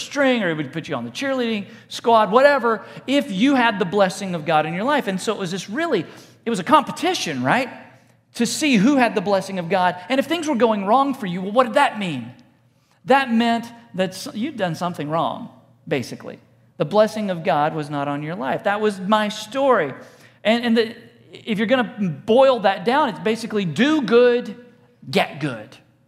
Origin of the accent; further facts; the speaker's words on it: Texas, United States; don't chew tobacco, because I was from Texas.